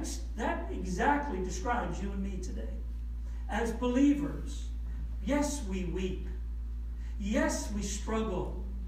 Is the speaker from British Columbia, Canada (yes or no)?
no; New Brunswick, Canada; I grew up in New Brunswick. And you know New Brunswick? New Brunswick has very fertile soil, but it also has very rocky soil.